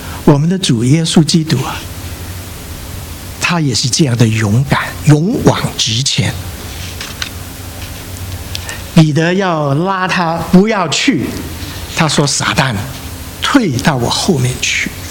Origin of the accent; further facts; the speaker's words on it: Zhongshan, Guangdong, China; 我跟他是同乡，我也是中山人，翠亨川的人，而我们跟他有世代，世世代代都相识的。